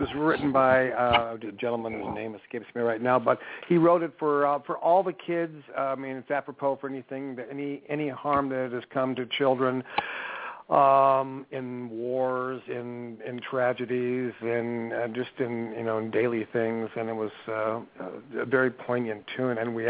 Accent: Beverly Hills, California, United States; I grew up in Beverly Hills, California. Went to Beverly Hills High School, 90210, but there was no zip code then.

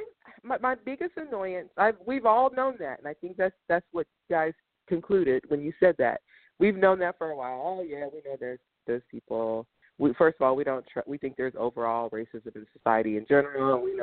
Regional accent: United States; I'm American. You're American.

